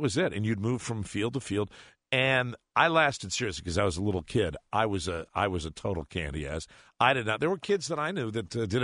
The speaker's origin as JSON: {"language": "English", "region": "Connecticut", "country": "United States", "tie": "born or raised there", "said": "that's what we grew up in Connecticut. And in my little hometown, you know, back in the days before it became Suburbia USA, this is what we would do."}